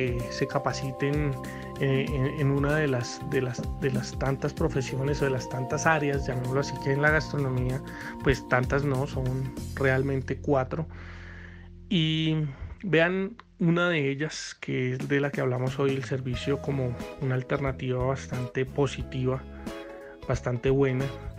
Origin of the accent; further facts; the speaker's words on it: Colombia; nosotros como colombianos deberíamos resaltar